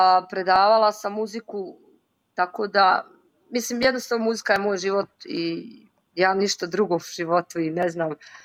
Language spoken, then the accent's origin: Serbian; Teslić, Republika Srpska, Bosnia & Herzegovina; Ja dolazim iz Republike Srpske, iz Teslića grada. Grad Teslić, mali grad.